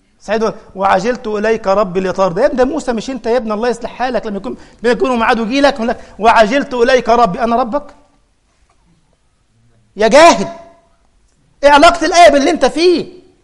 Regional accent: Egypt; انا مره شفت بقى في محلات عندنا في مصر

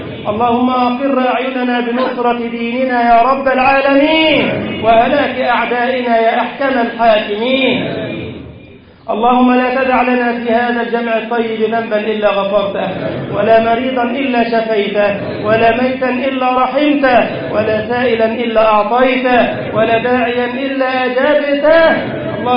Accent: Egypt; اللهم اغفر لنا ذنوبنا وإسرافنا في أمرنا، واحفظ بلدنا مصر يا رب العالمين.

